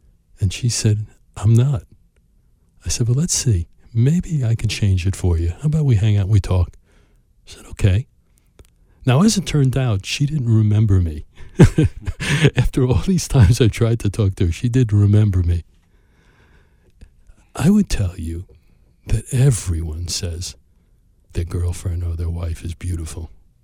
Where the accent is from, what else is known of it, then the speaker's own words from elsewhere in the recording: Brooklyn, New York, United States; Right in the beginning, I grew up in Brooklyn.